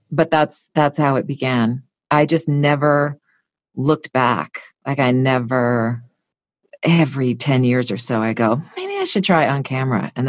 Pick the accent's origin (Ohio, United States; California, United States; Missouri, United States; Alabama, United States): California, United States; Santa Barbara; Where I grew up in Santa Barbara, I was a jingle singer.